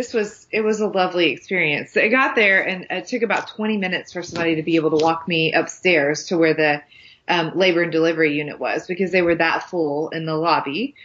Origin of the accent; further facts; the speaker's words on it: Texas, United States; now in Nashville, United States; I'm from Texas, but I live in Nashville, Tennessee. But I'm still a proud Texan.